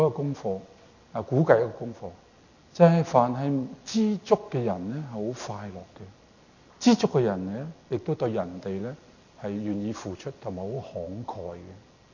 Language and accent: Cantonese; Canada; 住喺加拿大嘅人，即係調翻轉頭，我哋加拿大人嘅人唔明到